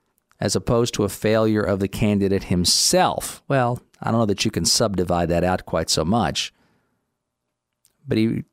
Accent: Kentucky, United States; the Transylvania Land Company buys Kentucky for $50,000 from a Cherokee chief. My home state.

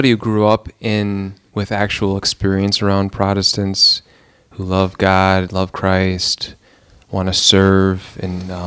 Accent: Ann Arbor, Michigan, United States; I'm originally from Ann Arbor.

